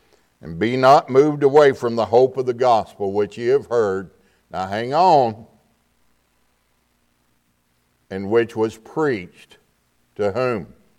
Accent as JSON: {"language": "English", "region": "Texas", "country": "United States", "said": "I'm from Texas, amen? Now, I tell folks all the time, I'm a retarded Texan."}